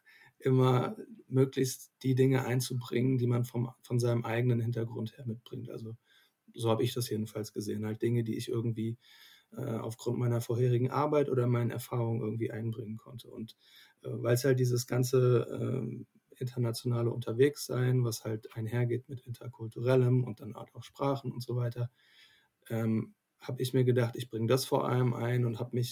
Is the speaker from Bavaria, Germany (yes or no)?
no; Frankfurt, Hesse, Germany; beim immer mal wieder Zurückkehren in meine Heimat, also Heimatstadt, vor allem Frankfurt